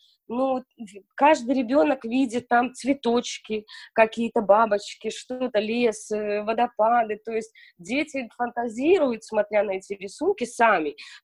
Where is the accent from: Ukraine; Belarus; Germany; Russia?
Belarus; moved away as an adult; now in Luxembourg; Я из Белоруссии. Жила в Белоруссии до 28 лет. Потом приехала к приятельнице на свадьбу сюда.